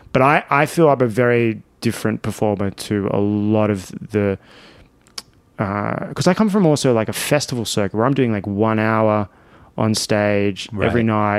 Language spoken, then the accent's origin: English; Australia; I'm from Australia